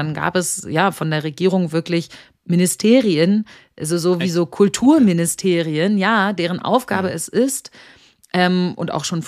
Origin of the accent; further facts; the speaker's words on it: Germany; da kann ich natürlich als Deutsche nur mutmaßen.